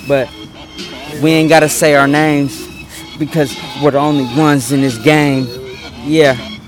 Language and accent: English; Seattle, Washington, United States; Yeah, I'm from Seattle.